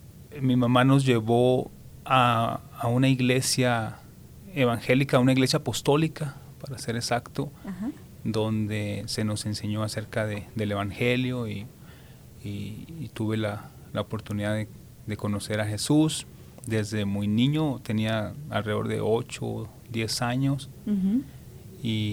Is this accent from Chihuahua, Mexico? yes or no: yes; Delicias, Chihuahua, Mexico; Soy originario de México, el estado de Chihuahua.